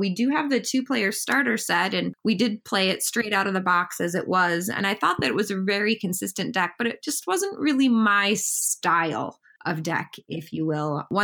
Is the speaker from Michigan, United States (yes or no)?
yes; Grand Blanc, Michigan, United States; I'm from Grand Blanc, Michigan. It's kind of sort of in the Flint area, so mid-Michigan.